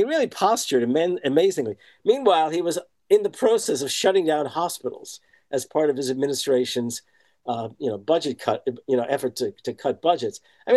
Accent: New York, United States; And so I'm originally from the New York area.

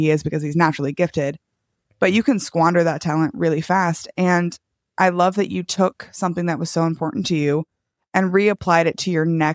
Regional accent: United States; so I'm an American and we have the well-deserved stereotype of pushing ourselves to the point of burnout

